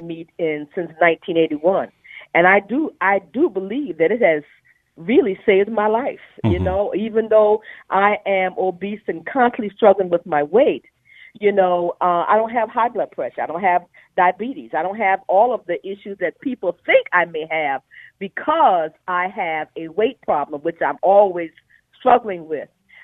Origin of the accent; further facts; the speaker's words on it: Lincolnville, South Carolina, United States; I've been obese all of my life, growing up in Lincolnville, South Carolina.